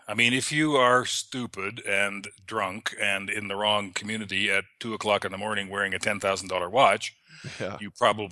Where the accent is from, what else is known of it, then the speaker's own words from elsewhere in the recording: Canada; I'm Canadian. There's lots of Canadians around here.